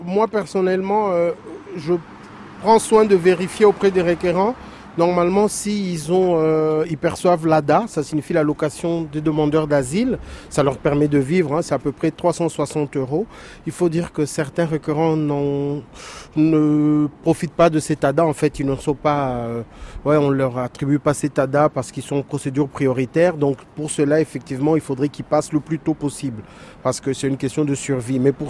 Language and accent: French; DR Congo; Moi, je suis originaire de République démocratique du Congo. Donc quand je suis arrivé ici, c'était déjà la République démocratique du Congo